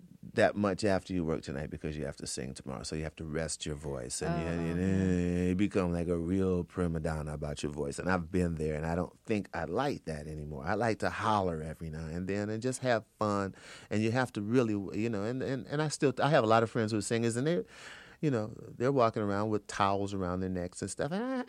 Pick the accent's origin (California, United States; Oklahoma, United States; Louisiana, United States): Louisiana, United States; New Orleans; also born or lived in Indiana; I grew up on Dillard University's campus in New Orleans, Louisiana, up until the time I went to high school. Then my parents moved to Indiana